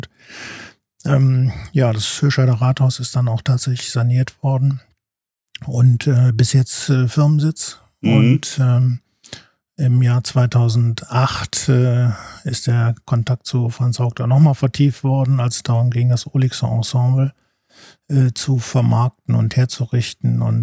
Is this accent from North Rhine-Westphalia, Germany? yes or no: yes; Solingen, North Rhine-Westphalia, Germany; dass das Bergische Land insgesamt und Solingen natürlich als meine Heimatstadt zuvorderst auf der großen Profisportlandkarte kein weißer Fleck sind.